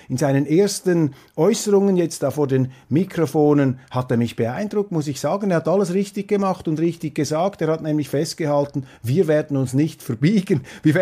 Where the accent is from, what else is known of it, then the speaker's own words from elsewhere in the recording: Switzerland; ist für mich wichtig, als Schweizer sowieso, denn Deutschland ist ein enorm wichtiges Land für Europa, aber eben auch für unser Land, für die Schweiz